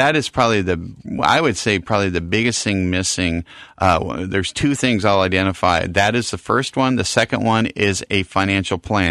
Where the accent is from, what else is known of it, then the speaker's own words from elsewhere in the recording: Mount Vernon, Washington, United States; born there; So I was born in Mount Vernon, Washington, graduated from Washington State University